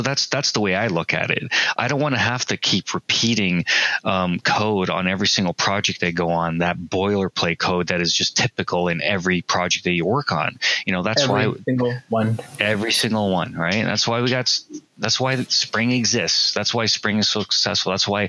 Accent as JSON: {"language": "English", "town": "Toronto", "region": "Ontario", "country": "Canada", "tie": "born or raised there", "said": "I'm in Toronto, and born and raised in Toronto. I'm based out of Toronto here"}